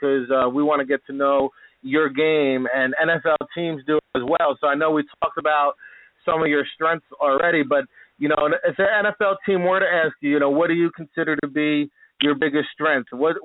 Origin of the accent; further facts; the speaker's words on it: New Jersey, United States; You know, I'm from Jersey, you're from New York.